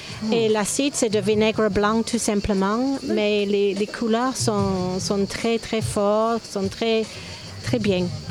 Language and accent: French; England, United Kingdom; French is a second language; je suis anglaise.